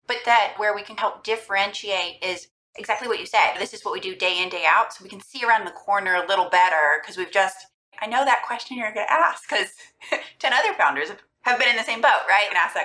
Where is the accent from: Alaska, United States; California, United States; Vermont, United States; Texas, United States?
Texas, United States; moved away; but I'm from Texas and then moved out here, I guess, 7 years ago and have been at Cooley ever since.